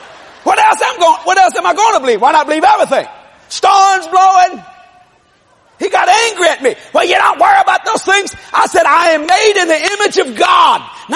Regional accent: New Orleans, Louisiana, United States; Because I'm from the New Orleans area, we live in a hurricane area.

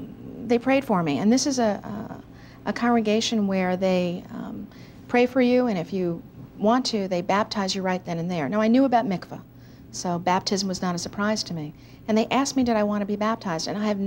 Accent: New York, United States; Growing up in New York, being in an inner city area was not a big deal to me.

